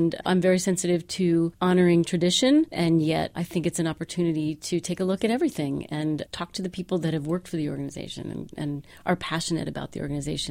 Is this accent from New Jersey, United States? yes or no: yes; New Jersey, United States; Well, after 10 years in the mountains, I wanted to come back east where my roots are. I grew up in New Jersey